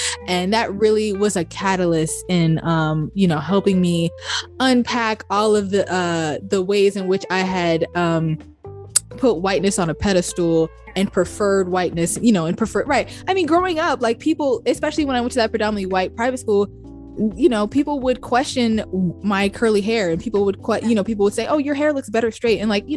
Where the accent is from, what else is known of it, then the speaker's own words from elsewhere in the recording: Baltimore, Maryland, United States; And I grew up in Baltimore, Maryland. So in Maryland, lacrosse is a big thing.